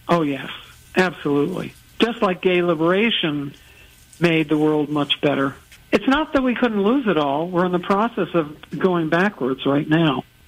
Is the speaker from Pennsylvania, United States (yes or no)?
no; New York, United States; I was lucky to live in New York. I am a New Yorker.